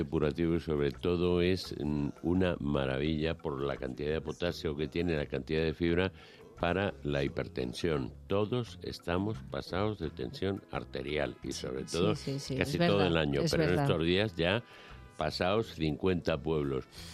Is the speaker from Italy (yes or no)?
yes; Sicily, Italy; No, vengo de Sicilia.